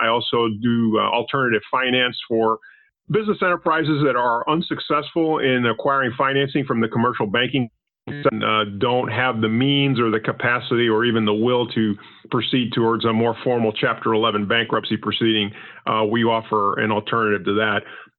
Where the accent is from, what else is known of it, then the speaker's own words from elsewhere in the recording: Panama; first language Spanish; English is a second language; moved away as an adult; now in United States; English was not actually my first language. My first language is actually Spanish. I'm from Panama, came to the United States as a young man.